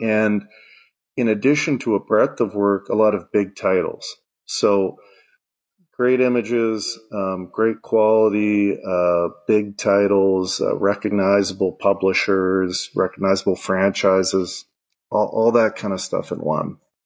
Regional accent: Canada; being Canadian is a lot of fun for me because, you know, it's a stereotype, but it's true. We all love hockey.

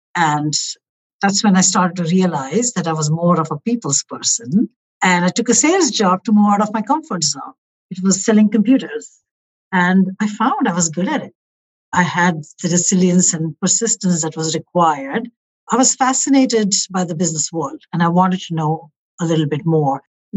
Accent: India; I was born in India and I was raised in multiple Air Force bases all over the country during my formative years.

